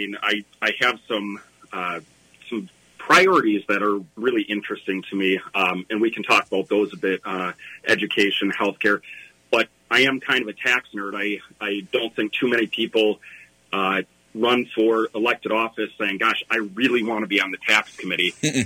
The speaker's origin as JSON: {"language": "English", "town": "Apple Valley", "region": "Minnesota", "country": "United States", "tie": "born or raised there", "said": "I was born in Burnsville, actually, and grew up in Apple Valley. My wife and I decided to settle back to Burnsville in 2011."}